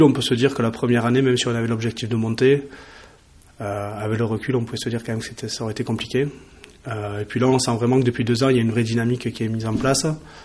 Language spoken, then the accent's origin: French; Bayonne, Nouvelle-Aquitaine, France; je suis originaire du Pays Basque, et de Bayonne plus précisément, et j'ai 26 ans.